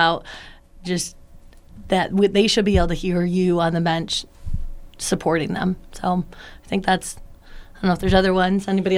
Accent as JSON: {"language": "English", "town": "Northville", "region": "Michigan", "country": "United States", "tie": "born or raised there", "said": "But I grew up in Northville."}